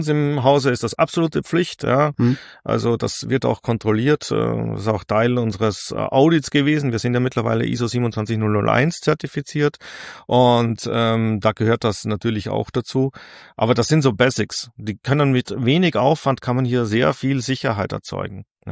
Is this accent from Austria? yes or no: yes; Austria; ich komme ja aus Österreich, ich bin österreichischer Staatsbürger